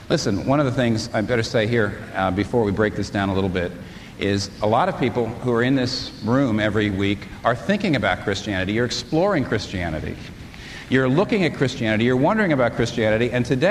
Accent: New York, United States; I'm a New Yorker. I'm not naive. I am sophisticated.

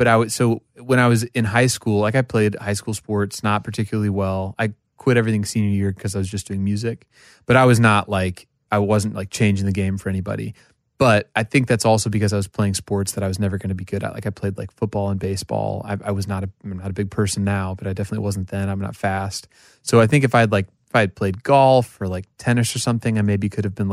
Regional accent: Oklahoma, United States; No, I'm from Oklahoma, and my dad worked at banks, and my mom's a psychologist

